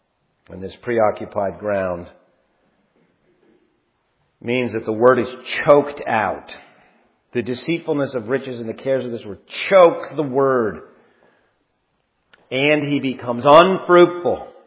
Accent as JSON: {"language": "English", "region": "Ontario", "country": "Canada", "tie": "born or raised there", "said": "Where I grew up in Ontario, Canada"}